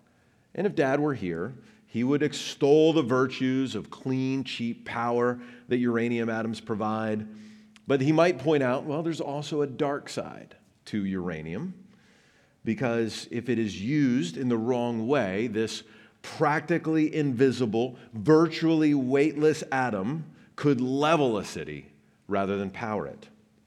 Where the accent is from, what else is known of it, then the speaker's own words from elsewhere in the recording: Kentucky, United States; I'm from Kentucky, and it's a little bit like asking, well, what does Colonel Sanders have to say about fried chicken?